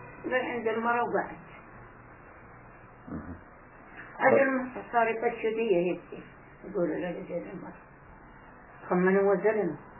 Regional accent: Palestine; moved away; عقب احنا مطلعنا عاد من فلسطين

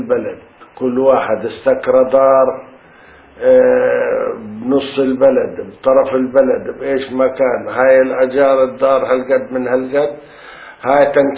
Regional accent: Qaqun, Tulkarm Governorate, Palestine; now in Tulkarm, Palestine; من قاقون وين قريتنا على شط البحر وهون احنا بمنطقة طول كرم.

